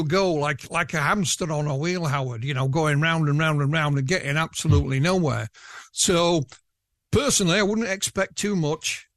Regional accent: Yorkshire and the Humber, United Kingdom; accent: Yorkshire; And I know I don't sound, with my Yorkshire accent, particularly scary

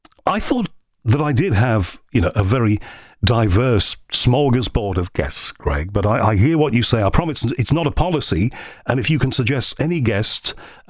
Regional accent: Liverpool, North West England, United Kingdom; I grew up in Liverpool, one of the most diverse places on earth.

